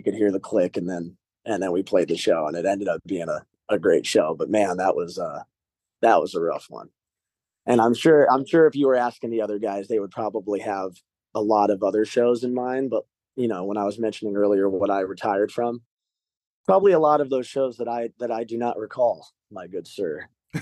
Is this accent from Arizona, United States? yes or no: yes; Arizona, United States; We were playing U-Fest in Arizona, 98 KUPD U-Fest. It's my home state.